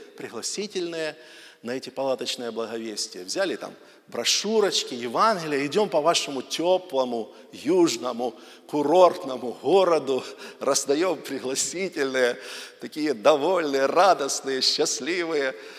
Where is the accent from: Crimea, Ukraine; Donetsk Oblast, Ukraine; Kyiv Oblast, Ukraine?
Donetsk Oblast, Ukraine; Donetsk; кстати, я из Донецка … я живу, служу в группе церквей там в Донецке